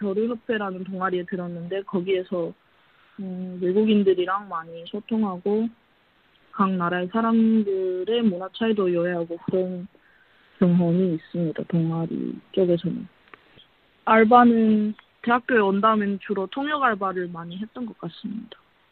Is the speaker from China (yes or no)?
yes; Yanbian, Jilin, China; 고향은 연변이고 졸업한 고중은 연변 일중입니다.